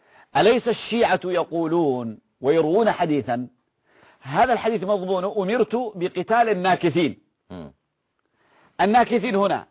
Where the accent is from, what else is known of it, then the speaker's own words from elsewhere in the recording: Yemen; إذن أنا باعتباري يمني